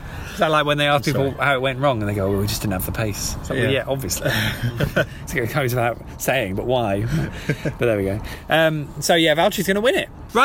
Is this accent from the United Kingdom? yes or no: yes; England, United Kingdom; I'm English and probably don't.